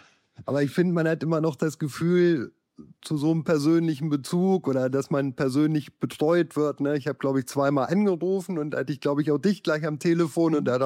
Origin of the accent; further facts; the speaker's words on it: Göttingen, Lower Saxony, Germany; also ich komme ja hier aus Göttingen, das ist ja so ein bisschen südlich von Hildesheim